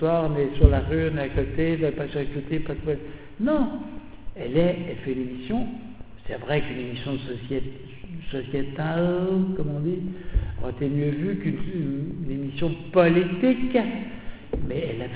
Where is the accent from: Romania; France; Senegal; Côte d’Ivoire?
France; et je suis français, hein